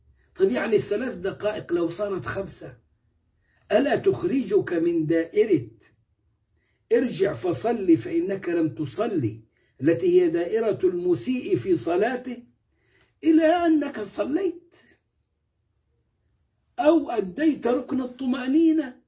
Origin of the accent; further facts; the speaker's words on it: Turkey; في المساجد عندنا في تركيا يجلسون نحو نصف ساعة للصلاة الواحدة